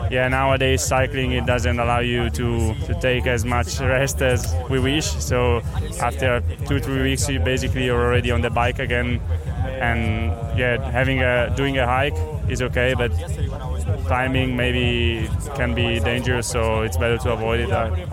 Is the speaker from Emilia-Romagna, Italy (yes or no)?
no; Pergine Valsugana, Trentino-Alto Adige, Italy; I'm from Pergine Valsugana, and behind that town starts a mountain chain, which in Italy it's called the Tibet of the Alps